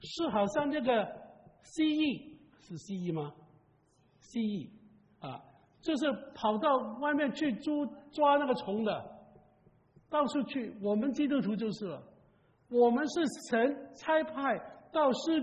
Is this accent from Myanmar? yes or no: no; China; 因为我是中国人